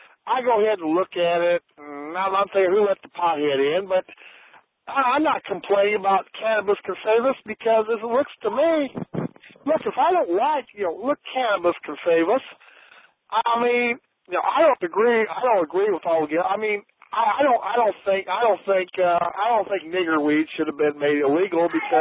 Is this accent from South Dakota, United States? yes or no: yes; South Dakota, United States; You know, I come from South Dakota, and a lot of South Dakotans know that much.